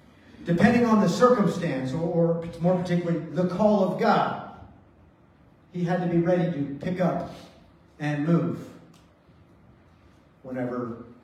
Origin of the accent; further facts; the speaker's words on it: Andrews Air Force Base, Maryland, United States; born there; also born or lived in Washington, D.C. / Worcester, Massachusetts / Orlando, Florida; But I was born in Andrews Air Force Base, Maryland. Then we moved to D.C. Then we moved to Worcester, Massachusetts.